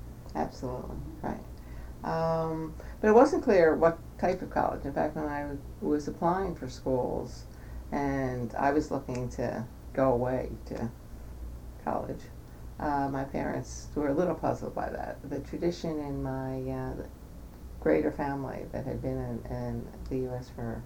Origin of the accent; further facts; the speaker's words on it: Philadelphia, Pennsylvania, United States; Well, I was born in Philadelphia in 1943. I'm an only child, born to parents who were refugees from Germany.